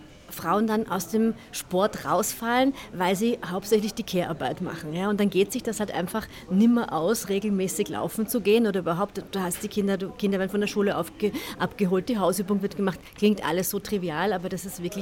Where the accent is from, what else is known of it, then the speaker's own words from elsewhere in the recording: Vienna, Austria; Also als Wienerin würde ich ja zuerst gleich immer sagen, es heißt Laufalte oder Laufalter. Das wäre so das Wienerische.